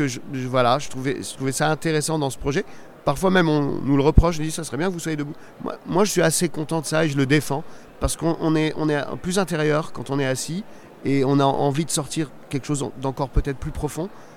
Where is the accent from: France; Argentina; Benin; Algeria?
Algeria; Et puis après, comme moi j'ai grandi en Algérie, qu'en Algérie je faisais du rock, je suis revenu à ma culture rock.